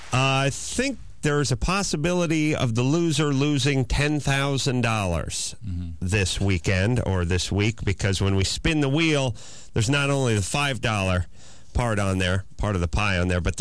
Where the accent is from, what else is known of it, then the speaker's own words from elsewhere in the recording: California, United States; You know, California, born and bred in California, 47th on the dumbest states list.